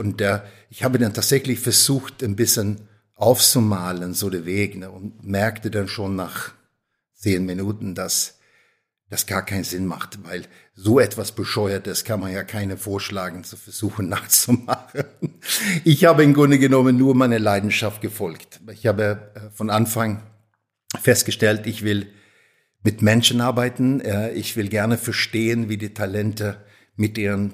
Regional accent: Stockholm, Stockholm County, Sweden; Sehr früh haben sie scheiden lassen und bin eigentlich hauptsächlich bei meiner Mama aufgewachsen in Stockholm.

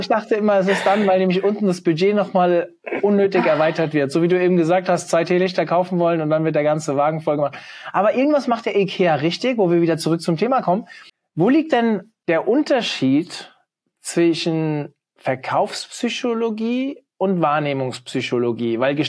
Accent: Hofheim, Hesse, Germany; Dann kennst du wahrscheinlich tatsächlich meine Heimatstadt. Weil ich glaube, die Deutschlandzentrale ist bei uns in Hofheim, oder?

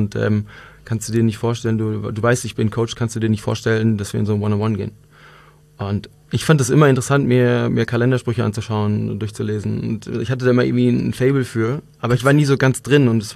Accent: North Rhine-Westphalia, Germany; now in Munich, Germany; auch Wahlmünchner, ich bin eigentlich in der NRW groß geworden.

